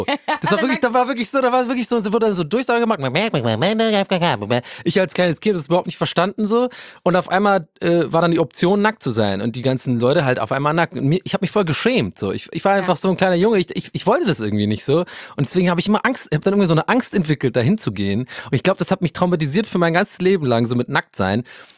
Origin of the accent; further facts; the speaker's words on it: Ireland; ich bin Ire und ich bin einfach anders erzogen.